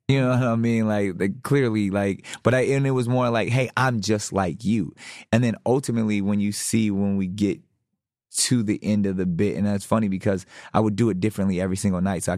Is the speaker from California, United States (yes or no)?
yes; San Diego, California, United States; the next one's going to be in my hometown of San Diego.